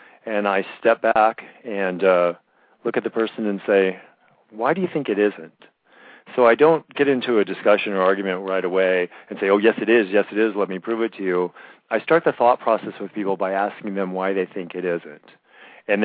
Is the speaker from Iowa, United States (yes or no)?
yes; Iowa, United States; I talk about it in the beginning of the book when I was a little boy growing up in Iowa, a restless little kid who just wondered who I was from the beginning.